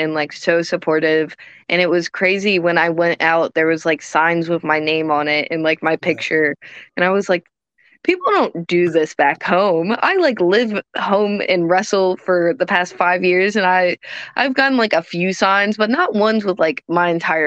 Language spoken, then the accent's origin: English; United States; Look, I'm American.